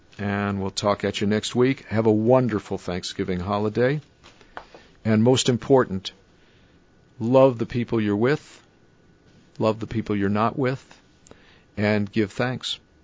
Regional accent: the South, United States; Yes, I know about the intolerance of small towns, and I grew up in the South

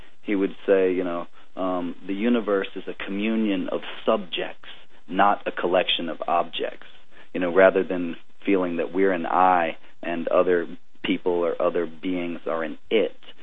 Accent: the South, United States; as Daniel said, I am from the South, and I was always deeply interested in issues of racial justice and racial healing.

